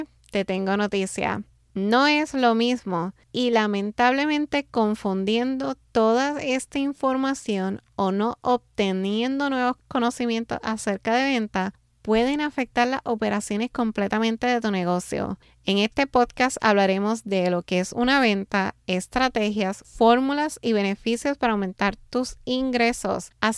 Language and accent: Spanish; Ponce, Puerto Rico; also born or lived in San Juan; now in Los Angeles, United States; soy nacida en San Juan, Puerto Rico, aunque crecí en la ciudad señorial de Ponce. En estos momentos me encuentro viviendo en Los Ángeles, California.